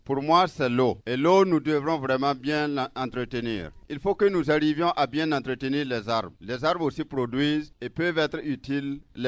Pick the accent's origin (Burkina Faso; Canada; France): Burkina Faso; Sahel; Je suis né à Soum ici. J'ai grandi à Soum ici.